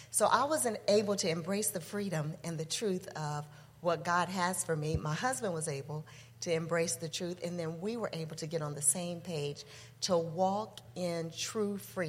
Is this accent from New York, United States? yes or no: no; Los Angeles, California, United States; I was raised in Los Angeles in South Central. Some of you may be familiar with that area, but it's a very hard neighborhood.